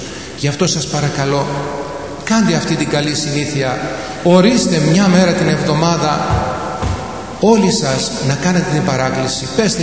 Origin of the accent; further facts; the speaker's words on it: Cyprus; ήμουν λαϊκός τότε, στις κατασκηνώσεις της Ιεράς Αρχιεπισκοπής Κύπρου, εκεί στην πατρίδα μου